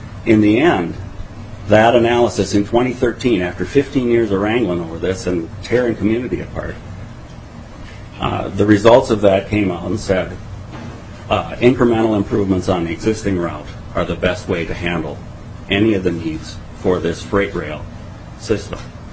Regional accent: Minnesota, United States; I'm from Olmsted County.

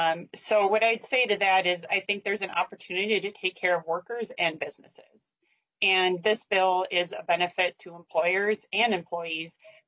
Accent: Duluth, Minnesota, United States; and I'm from Duluth

